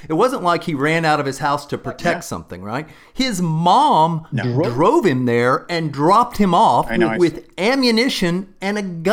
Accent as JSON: {"language": "English", "region": "Texas", "country": "United States", "tie": "born or raised there", "said": "I grew up in Texas and my dad had been a marksman in the army and we grew up with lots of rifles"}